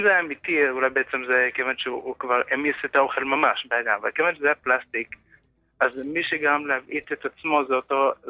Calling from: Jerusalem, Jerusalem District, Israel

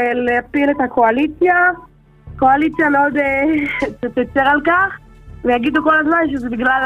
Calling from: Beit Shemesh, Jerusalem District, Israel

